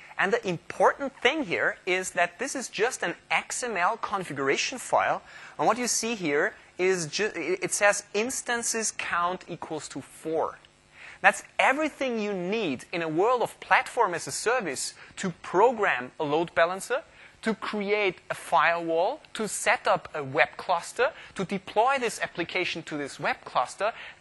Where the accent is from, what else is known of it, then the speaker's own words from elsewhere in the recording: Austria; As you might see from my jacket, I am from Austria, so Europe is my home continent